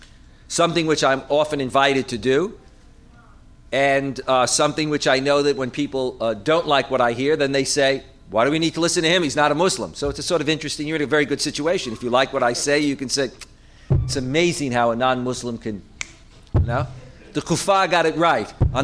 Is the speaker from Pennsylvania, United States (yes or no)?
no; New York, United States; So as I grew up in New York, which is a very cosmopolitan area, for as far as you could walk, there were no mosques.